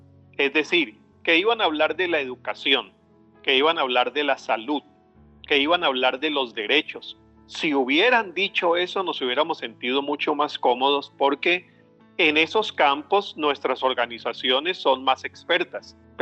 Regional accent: Colombia; Yo soy colombiano, vengo de un país que ha sufrido la violencia en carne propia.

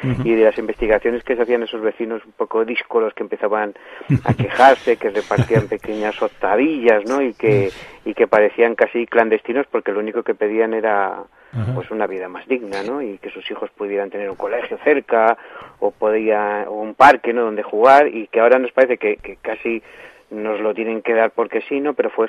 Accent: Madrid, Community of Madrid, Spain; En el barrio que yo me crié, en Madrid.

